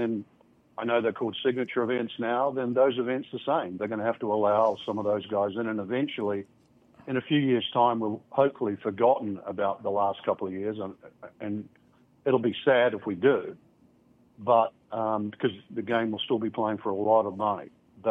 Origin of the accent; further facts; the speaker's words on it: New Zealand; I grew up in New Zealand, so everywhere I went to a different place.